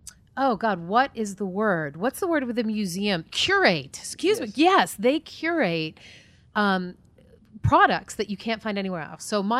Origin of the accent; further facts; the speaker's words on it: Marblehead, Massachusetts, United States; Born and bred in Marblehead. Yeah, I can talk like I'm from Marblehead.